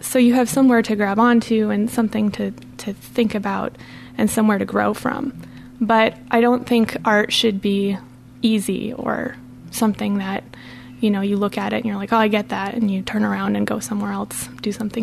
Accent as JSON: {"language": "English", "town": "Sioux Center", "region": "Iowa", "country": "United States", "tie": "born or raised there", "said": "In northwest Iowa, in Sioux Center. Growing up, looking across the plains"}